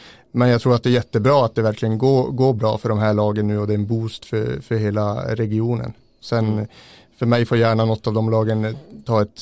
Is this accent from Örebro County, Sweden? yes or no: no; Norrbotten County, Sweden; Nej, skämt åsido, det är bara några mil söder om Gällivare.